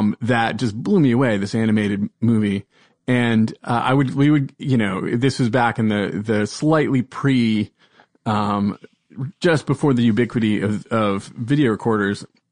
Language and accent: English; Providence, Rhode Island, United States; I am from Providence, Rhode Island.